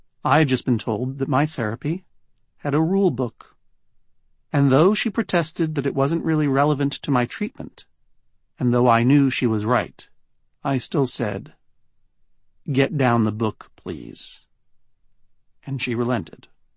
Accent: Massachusetts, United States; I am from Massachusetts. He is from Connecticut. And New Englanders do not say things like that.

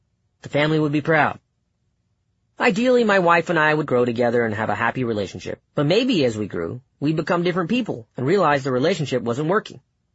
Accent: Bennettsville, South Carolina, United States; some girl who lived in my neighborhood in my hometown of Bennettsville, South Carolina, around the time I was 23.

